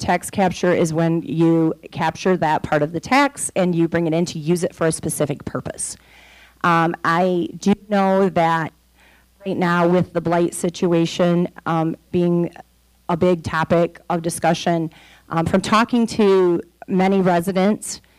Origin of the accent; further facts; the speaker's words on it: Adrian, Michigan, United States; I am born and raised in Adrian. I did move away after college to pursue some teaching jobs in various locations